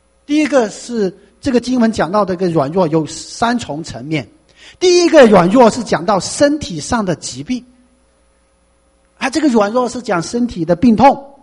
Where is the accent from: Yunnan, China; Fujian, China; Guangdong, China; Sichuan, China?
Guangdong, China; first language Cantonese; Chinese is a second language; 所以我们这些广东人的这个口音呢，非常不，有时听起来非常不舒服。你说普通话，因为本身我们就不是说北方话长大的背景，对不对？我们做多数是学粤语，说粤语的